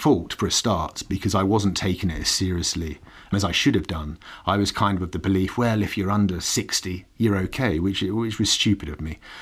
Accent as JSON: {"language": "English", "region": "England", "country": "United Kingdom", "said": "And as an Englishman who values politeness so highly, it's a real pleasure being here."}